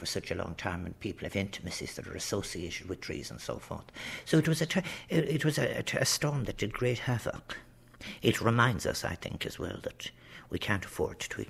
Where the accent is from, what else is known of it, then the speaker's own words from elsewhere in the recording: Limerick, Munster, Ireland; born there; I was born in Limerick, as you know